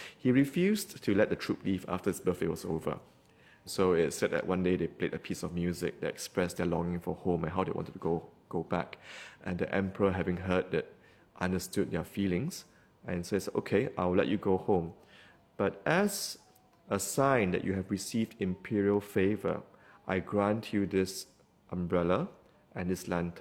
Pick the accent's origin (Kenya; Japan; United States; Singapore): Singapore; Growing up in Singapore, in our old city